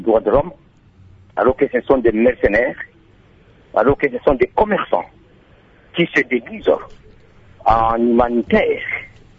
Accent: South Kivu, DR Congo; je suis à Ouvira, je viens des montagnes de Moulengue d'ailleurs

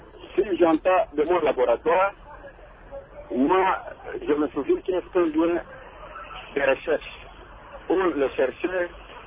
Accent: Bandundu, Kwilu, DR Congo; nous les Congolais, nous avons la chance de trouver un lien où, par exemple, ici chez nous, à Bandundu-Ville, nous faisons des postes

